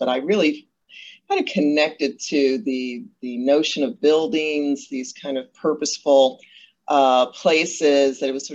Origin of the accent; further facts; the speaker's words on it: Chicago, Illinois, United States; And, I was born and raised in Chicago, and one of five.